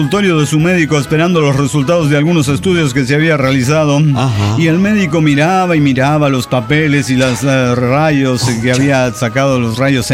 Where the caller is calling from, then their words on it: Chetumal, Quintana Roo, Mexico; de Chetumal Quinton Rock.